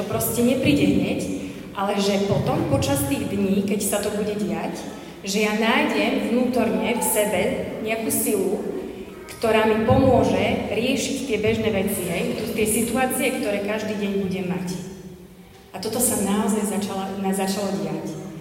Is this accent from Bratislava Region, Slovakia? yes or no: no; Liptovský Mikuláš, Žilina Region, Slovakia; accent: Liptovský Mikuláš; A môj prízvuk pochádza z Liptovského Mikuláša, ak by ste sa pýtali.